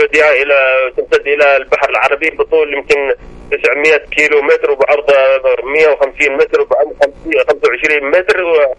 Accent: Aden, Yemen; نحن من أبناء هذه المحافظات، تحديدا محافظة عدن. نحن رغم أنني أنتمي إلى محافظة أبيان، ولكن أنا عشت وربيت في محافظة عدن

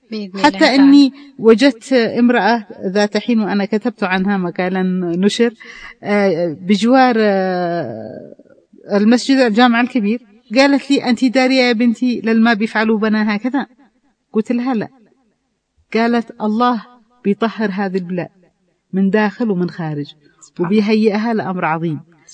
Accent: Yemen

